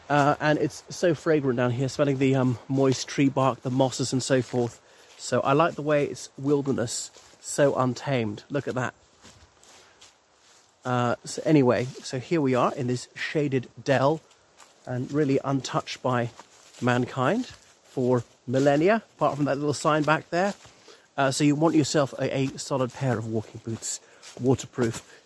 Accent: Ireland

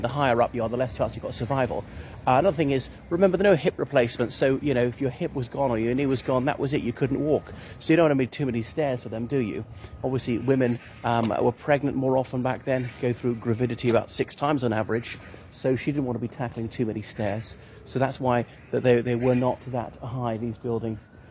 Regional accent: Ireland; o everybody … from Ireland, in Ireland for a change.

